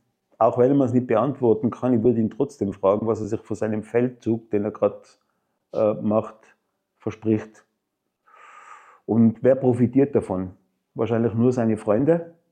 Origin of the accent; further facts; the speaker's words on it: Tyrol, Austria; born there; Ich bin gebürtiger Tiroler, liebe die Berge